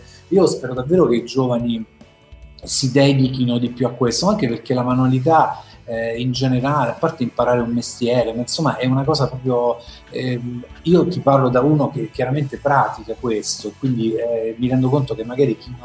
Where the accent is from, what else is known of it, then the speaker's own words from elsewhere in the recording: Foggia, Apulia, Italy; moved away as an adult; però io sono cresciuto nella città della Puglia, un po' sfigata, un po' come tutte le città del sud. Io sono cresciuto a Foggia fino ai 18 anni